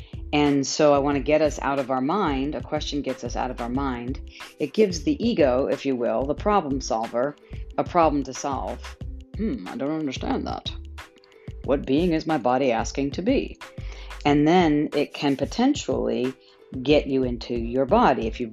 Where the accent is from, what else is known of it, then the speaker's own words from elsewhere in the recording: Garden City, New York, United States; So I grew up in New York. We live close to the Long Island Railroad, which would take us to, from Garden City, New York, is where I grew up.